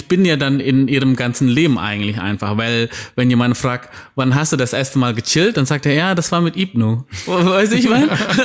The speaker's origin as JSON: {"language": "German", "country": "Indonesia", "second_language": "German", "said": "Ich komme ja aus Indonesien."}